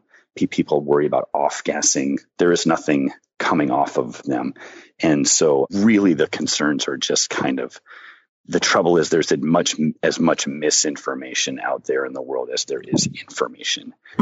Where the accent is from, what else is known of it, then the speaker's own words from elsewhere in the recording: Maine, United States; I grew up in Maine, and he has a point for sure.